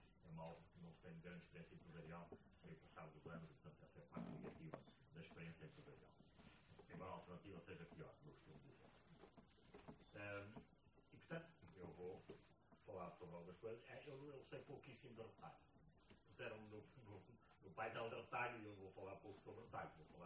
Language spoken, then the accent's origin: Portuguese; Angola; born there; Eu cheguei ontem de Luanda, de Angola. Aliás, eu nasci em Angola, portanto, eu vou lá com frequência.